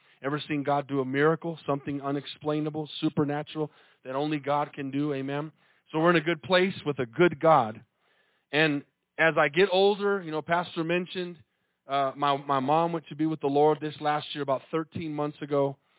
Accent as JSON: {"language": "English", "town": "Tucson", "region": "Arizona", "country": "United States", "tie": "born or raised there", "said": "I grew up in Tucson where everybody spoke Spanish."}